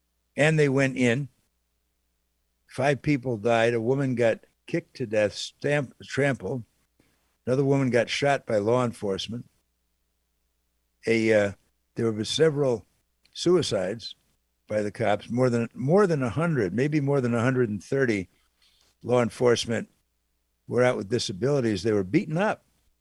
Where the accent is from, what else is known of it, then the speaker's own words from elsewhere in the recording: Missouri, United States; in Missouri, the show me state, I'm from Missouri, it's a great state